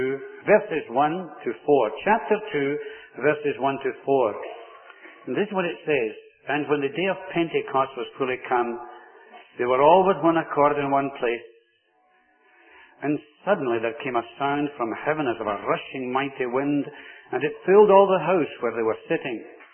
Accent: Glasgow, Scotland, United Kingdom; I come from Glasgow, by the way.

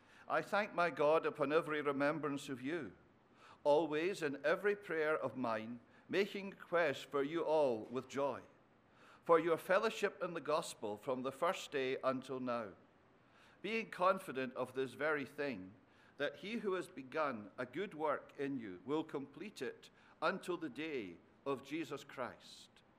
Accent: the South, United States; accent: southern; I tried to refrain from my poor southern accent in reading it

